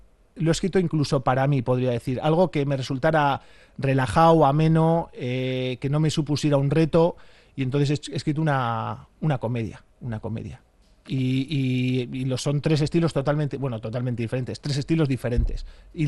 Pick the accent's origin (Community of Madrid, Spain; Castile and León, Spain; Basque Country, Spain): Basque Country, Spain; Santurtzi; conocí que en Santurchi, mi pueblo, había una asociación